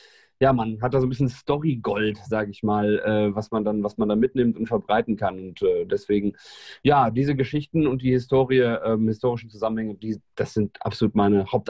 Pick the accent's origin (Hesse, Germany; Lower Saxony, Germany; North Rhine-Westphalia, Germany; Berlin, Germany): Lower Saxony, Germany; Hildesheim; Ich bin gebürtiger Hildesheimer, also aus der Hannoveraner Region und bin so groß geworden